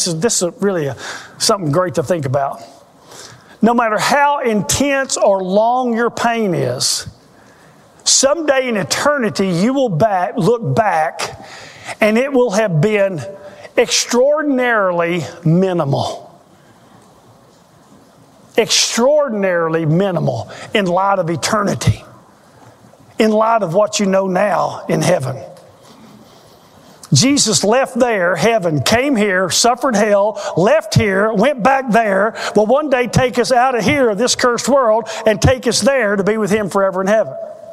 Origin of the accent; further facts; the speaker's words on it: Inskip, Tennessee, United States; I was born at St. Mary's Hospital. I grew up in Inskip.